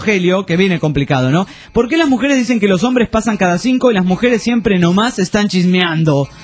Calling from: Tapalqué, Buenos Aires Province, Argentina; les digo que el programa está requete. Bueno, les cuento que soy de Tapalqué, provincia de Buenos Aires, y los escucho a través de Cadena 103.

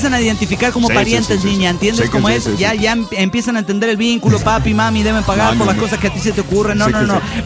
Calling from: Tegucigalpa, Francisco Morazán, Honduras; de Tegucigalpa, Honduras.

